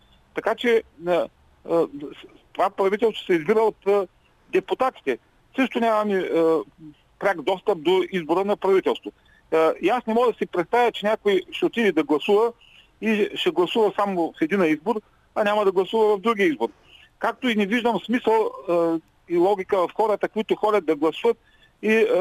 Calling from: Ruse, Ruse Province, Bulgaria; съм от Русе

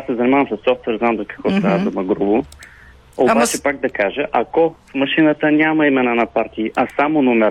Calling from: Sofia, Sofia City, Bulgaria; съм от София

